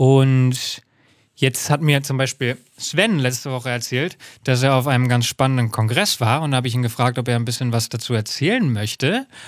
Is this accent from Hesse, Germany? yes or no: yes; Hesse, Germany; ich komme aus Hessen und bei einer kleinen freiwilligen Feuerwehr gelernt